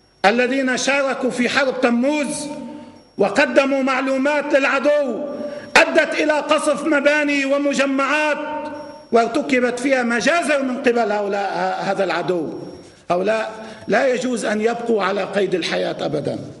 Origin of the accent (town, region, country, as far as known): Lebanon